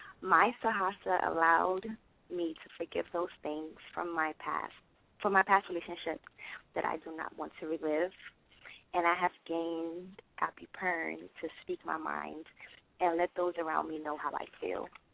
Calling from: Brooklyn, New York, United States; Good evening, Esther. … calling from Brooklyn.

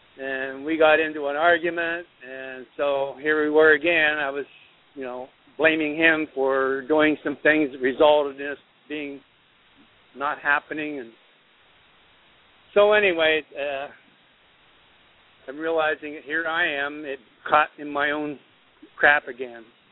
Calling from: New York, United States; from Mythica, New York.

